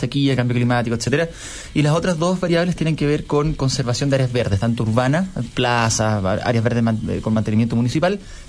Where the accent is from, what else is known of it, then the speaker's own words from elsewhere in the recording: Antofagasta, Chile; Además, yo soy antofagastino, sí.